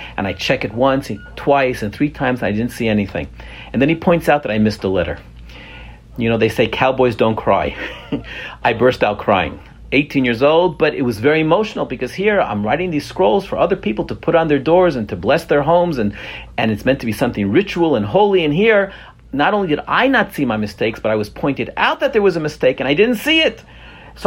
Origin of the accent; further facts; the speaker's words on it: Israel; I think when I was about 7 or 8 years old, I grew up in Israel, and not really observant at that time